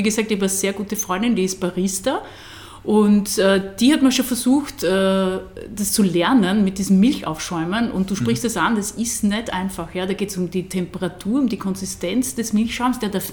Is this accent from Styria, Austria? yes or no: no; Burgenland, Austria; weil das würde irgendwie nicht ins Burgenland passen. Also ich denke jetzt eher an meine Heimat.